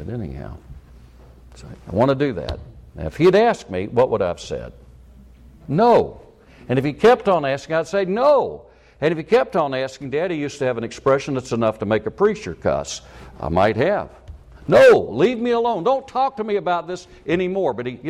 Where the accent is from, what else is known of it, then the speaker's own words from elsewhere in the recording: South Carolina, United States; See, I was raised in South Carolina. And you, in South Carolina history, you learn the state motto